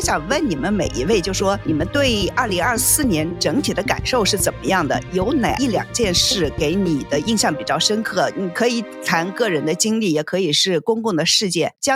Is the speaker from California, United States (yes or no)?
no; New York, United States; 华盛顿终于有了一个让我们纽约人觉得羡慕嫉妒的地方